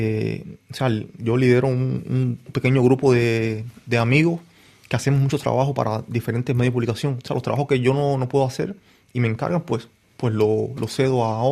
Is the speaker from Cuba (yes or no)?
yes; Cuba; Creo que yo como cubano puedo acceder más que quizá a un fotógrafo extranjero